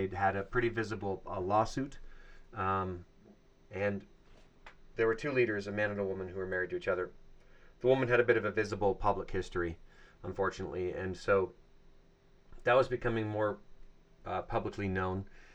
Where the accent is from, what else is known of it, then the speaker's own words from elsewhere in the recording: Chicago, Illinois, United States; born there; I was born in Chicago while they were